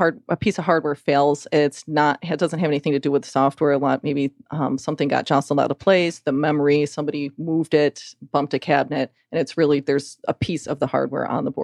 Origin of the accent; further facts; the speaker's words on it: New York, United States; I'm from New York.